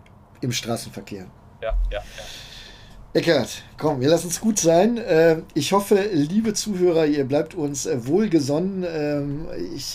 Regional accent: Bückeburg, Lower Saxony, Germany; Also meine alte Heimat, ich bin ja in Bückeburg aufgewachsen, ist jetzt nicht ganz so weit weg. Schaumburg halt der Bereich.

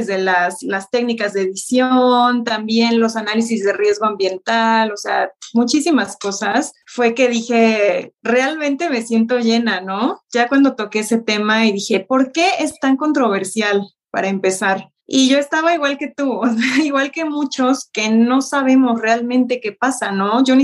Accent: Xalapa, Veracruz, Mexico; Yo, para empezar, soy originaria de Jalapa, Veracruz.

